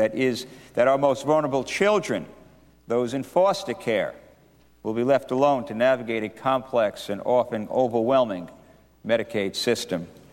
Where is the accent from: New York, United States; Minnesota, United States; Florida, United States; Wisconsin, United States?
Minnesota, United States; In my home state of Minnesota, I have consistently heard from social workers, county supervisors, health care providers, and others